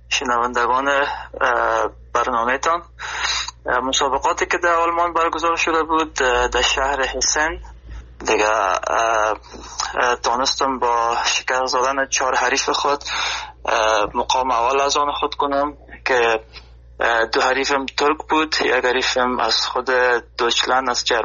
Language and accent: Persian; Afghanistan; now in Germany; هدف خود از افغانستان آلمان آمدم، خیلی سختی ها را پشت سر گذاشتند